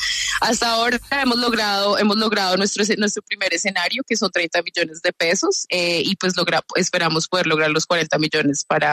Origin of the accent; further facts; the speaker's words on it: Colombia; nosotros somos colombianos, somos una organización pequeña